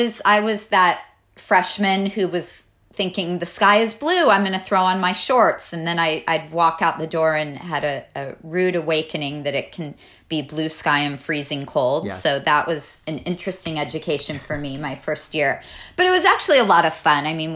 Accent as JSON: {"language": "English", "town": "Los Angeles", "region": "California", "country": "United States", "said": "So I'm from Los Angeles, and most of the people in my class went to great UCs and schools out here."}